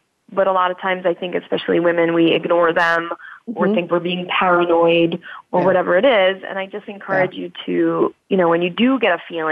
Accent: New York City, New York, United States; I'm also a New Yorker. My dad was an ex-NYPD detective.

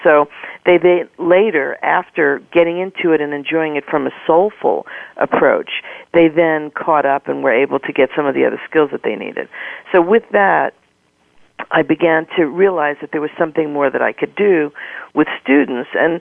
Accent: New York, United States; accent: New York; moved away as an adult; now in California, United States; You know, I'm a New Yorker, always will be, although now it's been many years that I've been out in California, actually 22 to be exact, but somehow the New York never comes out, so, you know, my New York accent will start slipping in a second.

